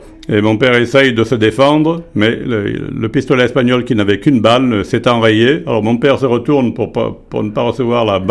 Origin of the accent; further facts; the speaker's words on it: Marseille, Provence-Alpes-Côte d'Azur, France; je viens de Marseille, dans le sud de la France. Ma mère était marseillaise, mais mon père était de Strasbourg.